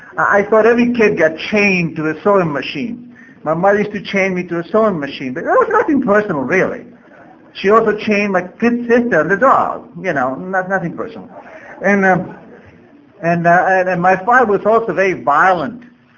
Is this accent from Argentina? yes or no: yes; Argentina; This is Middle America, and I come from Middle Argentina.